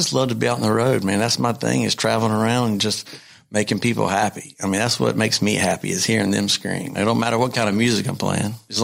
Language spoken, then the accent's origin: English; North Carolina, United States; I'm from North Carolina, so it had to be